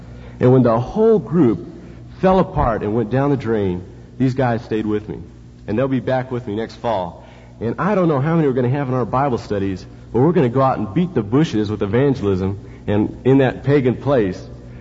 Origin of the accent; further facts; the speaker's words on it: California, United States; If Brother Doyle hadn't have said I was from California, I was going to come up and say, "Howdy, y'all,"